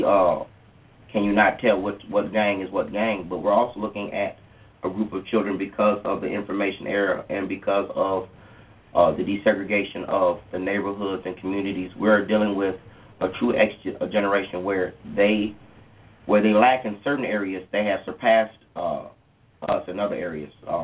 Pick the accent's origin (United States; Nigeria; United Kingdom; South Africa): United States; Minneapolis, Minnesota; I'm born and raised in Minnesota, like I said before, South Minneapolis.